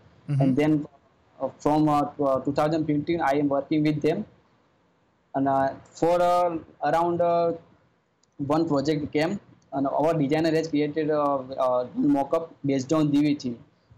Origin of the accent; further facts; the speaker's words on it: India; So basically, I'm from India